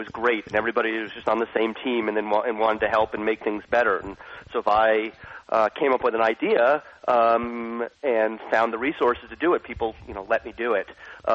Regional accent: Manhattan, New York, United States; also born or lived in California; I was working really hard, and I'm from Manhattan, and that's why I moved back from California after 9/11 to help my city.

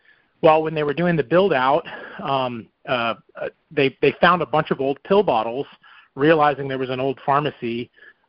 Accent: Smyrna, Tennessee, United States; also born or lived in Cleveland, Tennessee; but we moved up to Smyrna, which is a suburb of Nashville. When I was about six.

